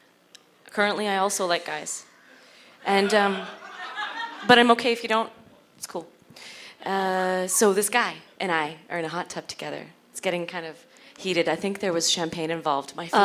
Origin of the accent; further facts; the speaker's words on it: Canada; I'm Canadian. That's what we do.